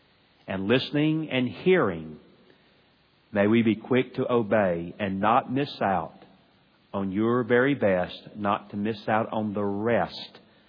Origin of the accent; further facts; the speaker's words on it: Atlanta, Georgia, United States; I grew up in the South, in Atlanta, Georgia. I grew up in very conservative, Bible-believing Christianity.